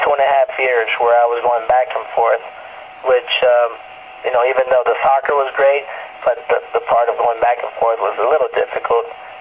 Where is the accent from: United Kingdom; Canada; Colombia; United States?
Colombia; Medellin, Antioquia; You know, I'm definitely very proud that I'm from Medellin, and I love my country. It's a beautiful country